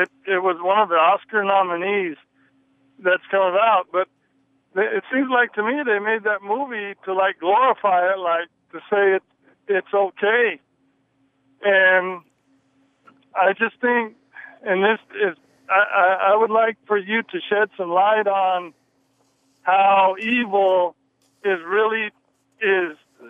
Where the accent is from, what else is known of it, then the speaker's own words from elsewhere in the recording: El Paso, Texas, United States; now in Houston, United States; I'm actually from El Paso. I gave him the wrong information. Don't want to discredit where I'm from